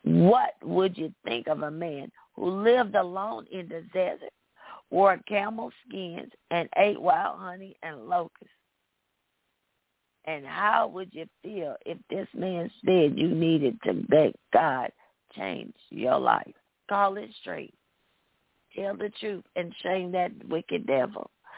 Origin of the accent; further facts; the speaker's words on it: the South, United States; because I grew up in the South and you didn't talk bad to your elders.